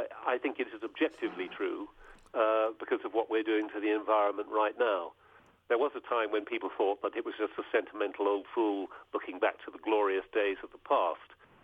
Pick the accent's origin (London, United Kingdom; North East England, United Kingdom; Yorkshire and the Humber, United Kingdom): London, United Kingdom; And I had a very countryside, despite being a Londoner, we had a very countryside upbringing